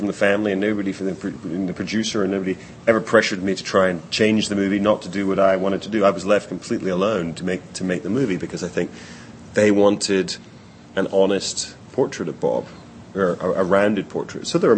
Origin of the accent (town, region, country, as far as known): Scotland, United Kingdom; born or raised there